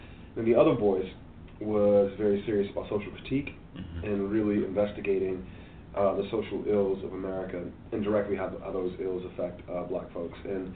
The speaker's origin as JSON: {"language": "English", "town": "Miami", "region": "Florida", "country": "United States", "tie": "born or raised there", "said": "I remember growing up, you know, I grew up in Miami, Florida, and I remember watching the news"}